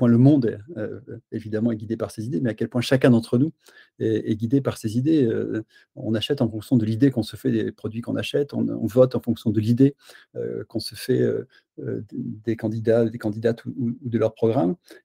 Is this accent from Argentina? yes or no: no; Auvergne-Rhône-Alpes, France; now in Paris, France; Je suis un Auvergnat qui est monté, comme on dit en Auvergne, en général dans le sud de la Loire, faire ses études à Paris